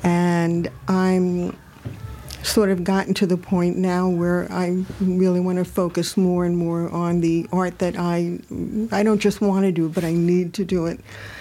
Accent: The Bronx, New York, United States; now in Troy, United States; I'm born and raised in the Bronx, so...

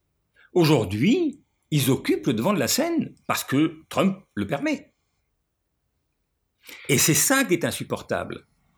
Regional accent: United States; Moi, je suis américain.

